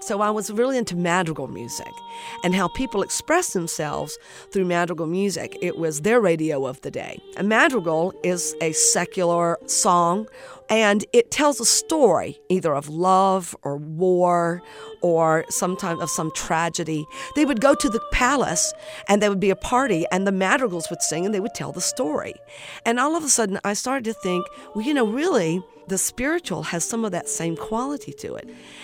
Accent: United States; I'm American.

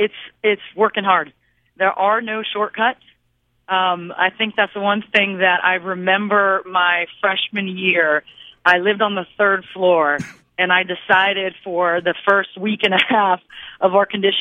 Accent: California, United States; Yeah, you know, I was a busy small town girl, playing sports and, you know, doing everything I could in school.

